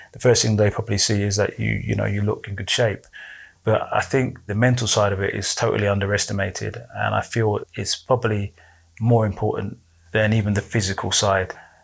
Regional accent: London, United Kingdom; also born or lived in Coventry; So I was born in Coventry, but I didn't stay up there that long. Came down to London about the age of 4, I think.

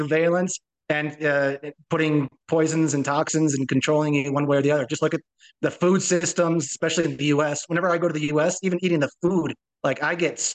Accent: United States; moved away as an adult; now in Colombia; as a person, I'm an American. I live in Colombia. I've been here for 10 years now down in South America.

